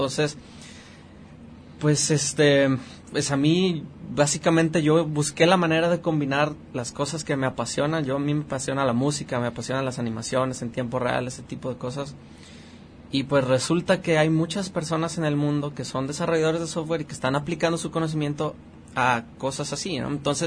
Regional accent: El Grullo, Jalisco, Mexico; also born or lived in Guadalajara; Pues me considero del Grullo porque pues ahí fue donde pasé mis primeros años. Mi familia, de alguna manera, venimos de ahí.

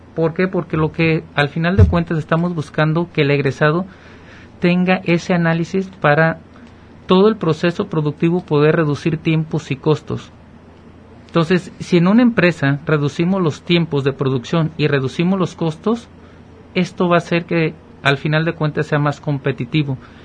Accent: Mexico; estándares internacionales que también nosotros como mexicanos pedimos

